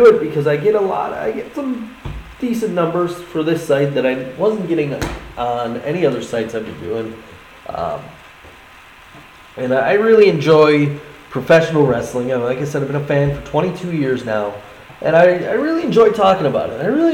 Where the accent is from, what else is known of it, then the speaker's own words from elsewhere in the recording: Buffalo, New York, United States; Buffalo Bisons is my hometown AAA baseball team.